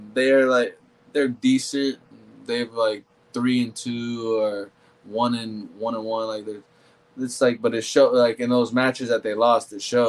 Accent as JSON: {"language": "English", "region": "Florida", "country": "United States", "said": "I'm from Florida. I'm from Deep Side. So if y'all from Florida, you know where that."}